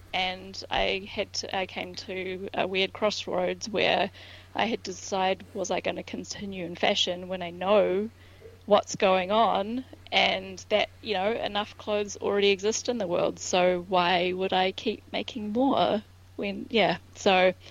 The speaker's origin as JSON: {"language": "English", "region": "Auckland", "country": "New Zealand", "tie": "born or raised there", "said": "I grew up in Auckland and I am still there. I've only ever lived on the North Shore, so no idea what happens over the bridge."}